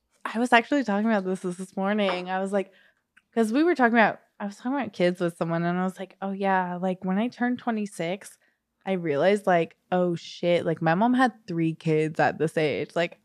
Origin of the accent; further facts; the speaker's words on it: San Diego, California, United States; because I grew up in San Diego and then my mom moved us up north